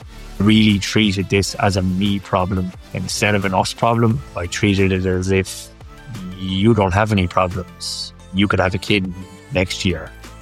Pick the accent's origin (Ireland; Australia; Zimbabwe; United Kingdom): Ireland; I grew up in a small kind of a coastal city. And like anyone in Ireland, I kind of had a kind of an ideal childhood